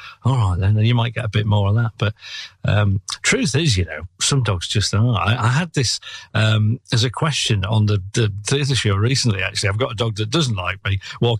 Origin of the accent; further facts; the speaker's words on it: Yorkshire and the Humber, United Kingdom; although I'm from Yorkshire originally, I was living in the Northampton area.